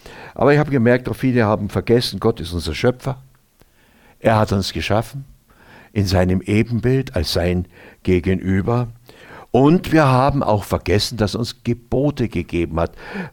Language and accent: German; Oberammergau, Bavaria, Germany; Ja, also bei uns daheim in Oberammergau, da hat man das so gesagt.